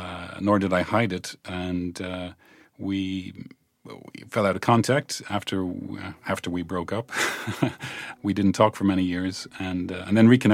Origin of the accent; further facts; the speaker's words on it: Ireland; Maybe she would have liked that we got married quicker, but I'm Irish, you know.